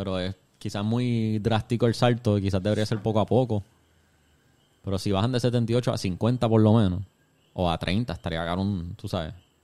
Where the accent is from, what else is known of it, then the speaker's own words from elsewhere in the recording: Puerto Rico; now in Paris, France; Yo llevo 5 años viviendo en París, soy de Puerto Rico